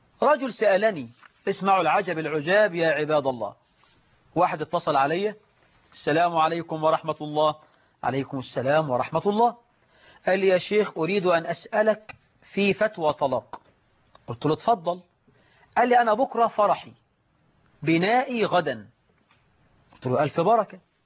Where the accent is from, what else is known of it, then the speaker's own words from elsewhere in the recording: Egypt; بلدنا مصر